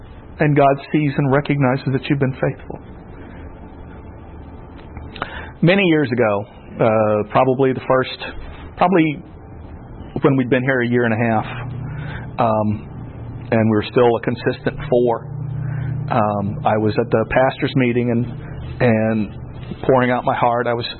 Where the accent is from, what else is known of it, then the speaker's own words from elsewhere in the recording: Florida, United States; now in Vermont, United States; I grew up in Florida, consider myself a Floridian. But if Lord tarries, by our next anniversary, I will have lived in Vermont longer than I ever lived in Florida.